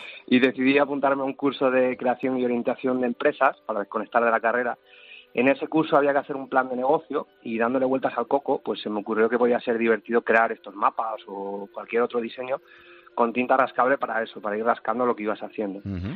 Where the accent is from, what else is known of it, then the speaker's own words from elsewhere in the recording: Cuacos de Yuste, Extremadura, Spain; yo soy de Cuacos de Yuste, un pequeño pueblo de Cáceres, y mi madre tiene farmacia allí.